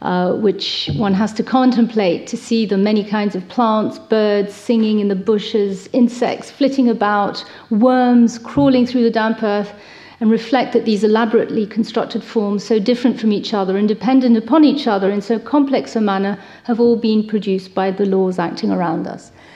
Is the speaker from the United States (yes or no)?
no; United Kingdom; now in France; And so my excuse, of course, is that I'm British still.